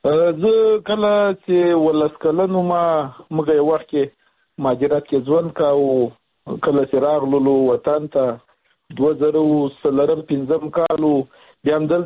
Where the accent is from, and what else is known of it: Logar, Afghanistan